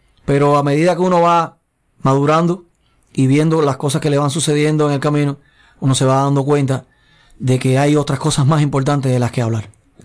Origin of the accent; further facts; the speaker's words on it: Caibarién, Villa Clara, Cuba; born there; Nací en Caibarien, Villa Clara, provincia de Villa Clara.